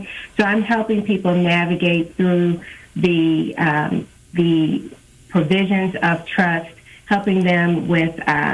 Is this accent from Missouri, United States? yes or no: yes; Kansas City, Missouri, United States; I'm originally from Kansas City, born and raised, matriculated through the school system here in Kansas City